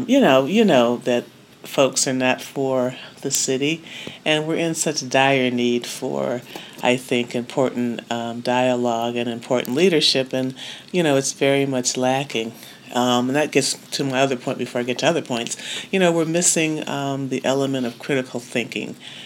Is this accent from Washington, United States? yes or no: no; Cleveland, Ohio, United States; I'm from Cleveland too. That's where the podcast is coming from.